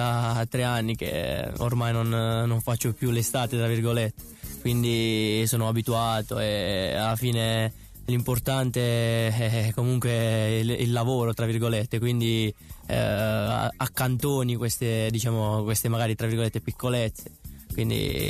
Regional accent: Terlizzi, Apulia, Italy; accent: Bari; di Terlizzi, provincia di Bari.

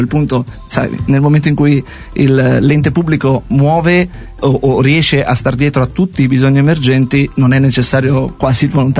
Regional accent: Liguria, Italy; Io sono ligure, così facciamo subito questo coming out.

